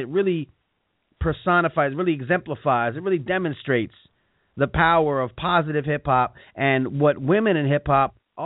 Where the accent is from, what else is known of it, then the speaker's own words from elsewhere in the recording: Long Island, New York, United States; Now, I like Long Island. I'm from Long Island.